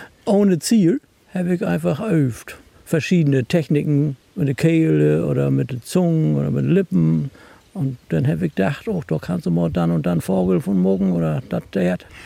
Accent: Lower Saxony, Germany; Elfmarsch und Niedersachsen, also südlich von Hamburg.

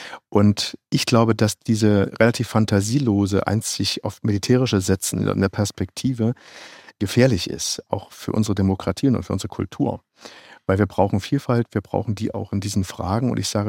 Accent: East Germany, Germany; ich komme aus der DDR, da gab es keine christlichen Offiziere und Generäle

